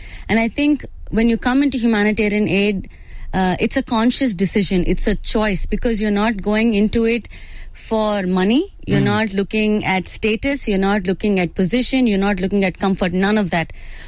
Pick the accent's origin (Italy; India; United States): India; now in South Sudan; I'm from India